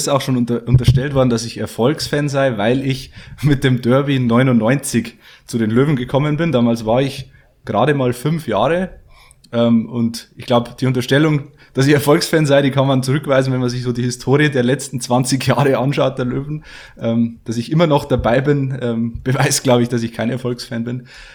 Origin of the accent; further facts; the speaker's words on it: Geiersthal, Bavaria, Germany; now in Passau, Germany; ich komme aus Niederbayern, aus Geierstal bei Fichtach, also im tiefsten bayerischen Wald.